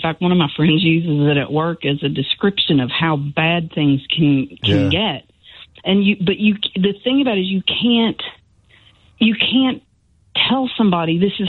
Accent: Kentucky, United States; Kentucky.

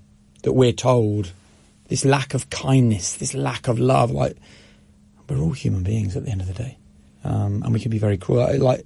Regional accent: Norwich, East of England, United Kingdom; also born or lived in Peterborough; So I was born in Peterborough. And we moved to Norwich, where I grew up. I was born in 78. We moved there in 1987. So I was like 9 years old or something.

